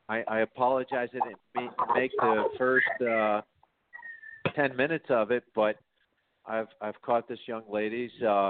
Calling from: New York, United States; Yes, hi, Ted. … from New York.

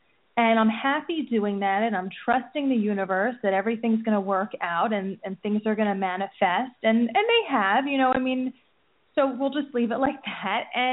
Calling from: New Jersey, United States; From New Jersey.

